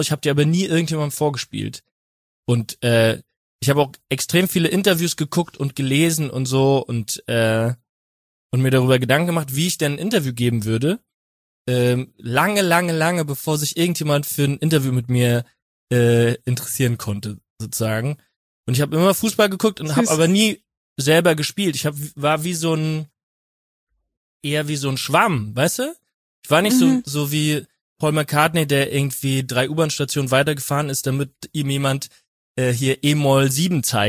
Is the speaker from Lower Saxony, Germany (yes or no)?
no; Winnweiler, Rhineland-Palatinate, Germany; aus Winnweiler aus der Pfalz